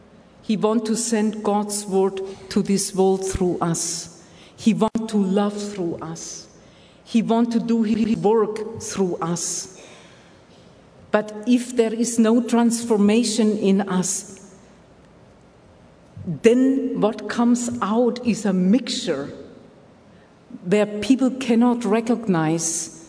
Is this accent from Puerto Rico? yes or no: no; Germany; when I grew up in Germany and my parents trained me in all the different things a good German supposed to know, you know, and I knew how to act like a German, and I talked like one